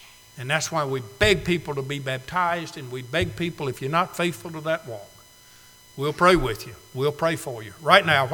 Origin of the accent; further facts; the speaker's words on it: Alabama, United States; And I've told you before, as a boy growing up in Alabama, I heard my daddy or my granddaddy quote that verse.